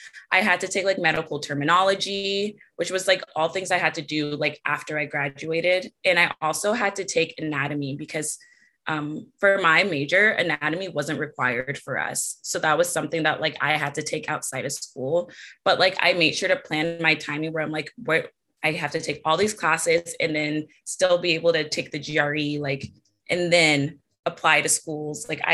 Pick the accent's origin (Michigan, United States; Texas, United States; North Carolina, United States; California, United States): California, United States; I'm from California, and the reality, most of the schools I wanted to apply to were in California